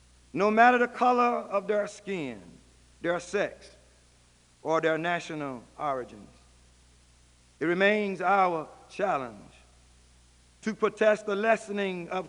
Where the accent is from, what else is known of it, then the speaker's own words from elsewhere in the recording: Raleigh, North Carolina, United States; I can remember as a child, growing up in the West Raleigh community, it seems to me that I was the smallest child in the group.